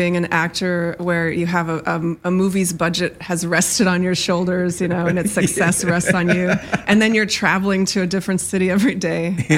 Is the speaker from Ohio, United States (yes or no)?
no; Spokane, Washington, United States; born there; Well, I was born in Spokane, but that's very close to Coeur d'Alene.